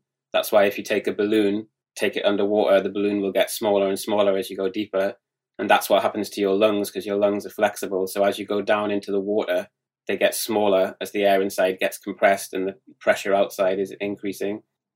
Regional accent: Gateshead, North East England, United Kingdom; moved away as an adult; now in Indonesia; I was born in Gateshead and I lived there until I was around 27. And then I ended up doing traveling and ending up in Bali.

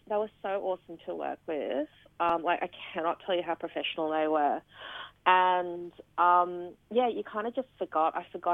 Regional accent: Melbourne, Victoria, Australia; I'm from Melbourne, it doesn't get that humid.

